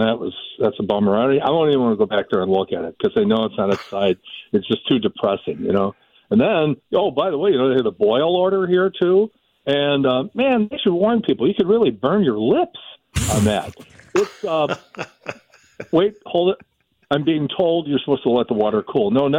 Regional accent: Chicago, Illinois, United States; now in St. Louis, United States; I grew up in Chicago, followed the Cubs in St. Louis for almost 40 years, followed the Cardinals

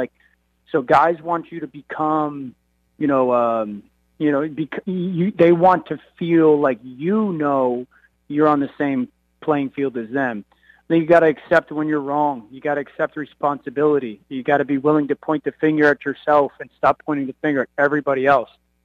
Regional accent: New England, United States; I'm from New England. Most of my family and or friends growing up or even in that moment are New England fans.

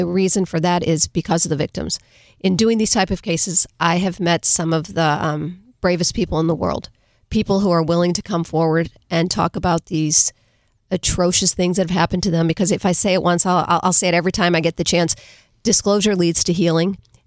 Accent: St. Louis, Missouri, United States; Prior to that, I grew up in St. Louis.

